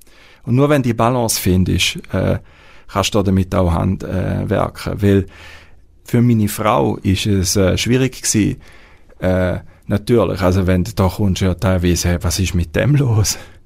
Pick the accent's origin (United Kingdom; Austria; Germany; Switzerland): Switzerland; gerade als Schweizer, bist du immer wieder in den Bergen gewesen